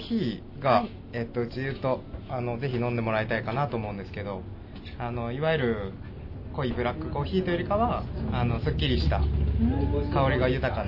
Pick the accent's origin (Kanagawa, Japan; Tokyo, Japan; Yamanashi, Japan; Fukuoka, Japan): Yamanashi, Japan; Kofu; born there; はい、出身は甲府で生まれました、はい。